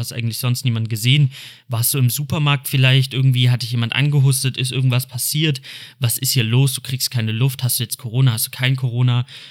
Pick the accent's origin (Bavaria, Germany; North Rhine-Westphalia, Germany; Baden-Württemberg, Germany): North Rhine-Westphalia, Germany; Cologne; Ich komme aus Köln, so, fuck.